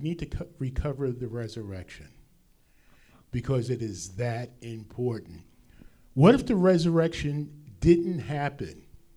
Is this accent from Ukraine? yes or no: no; New Jersey, United States; I grew up in Bergen County where they had the blue laws, and stores weren't open 24/7.